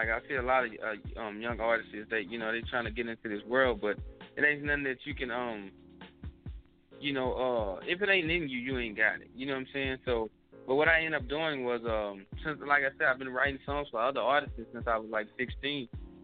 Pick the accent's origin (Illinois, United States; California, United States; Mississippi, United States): Mississippi, United States; Jackson; born there; Well, I was born in Jackson, Mississippi. You know, down south, hey, that's how we know it's the blues, you know, Southern Soul.